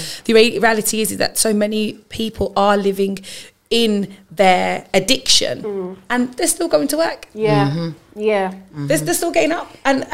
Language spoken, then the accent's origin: English; Handsworth, West Midlands, United Kingdom; I went to a girls' school, and because I was from Handsworth.